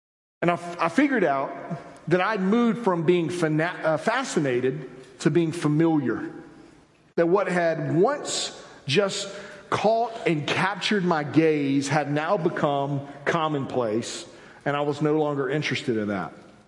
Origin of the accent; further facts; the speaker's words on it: Albany, Georgia, United States; Growing up in Albany, I grew up literally